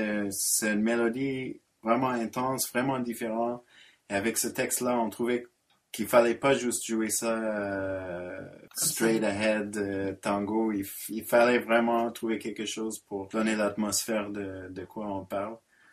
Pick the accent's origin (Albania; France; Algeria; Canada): Canada; Alberta; French is a second language; moved away as an adult; now in Montreal, Canada; j'ai grandi en Alberta, en fait. Français, c'est une récente addition, mais pas si récente. J'ai pas trop d'excuses, mais bon, ça fait quand même presque 20 ans que je suis à Montréal. Mais oui, j'ai grandi en Alberta.